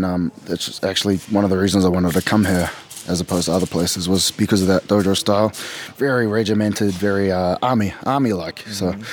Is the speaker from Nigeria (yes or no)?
no; Auckland, New Zealand; I'm from Auckland, New Zealand, but my family's from the countryside, New Zealand, so I am as country bumpkin as they come.